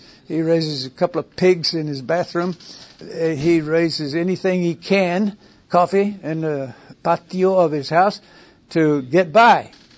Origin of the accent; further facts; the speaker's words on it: San Luis Potosí, Mexico; People don't fear like in my hometown in San Luis Potosí, Mexico.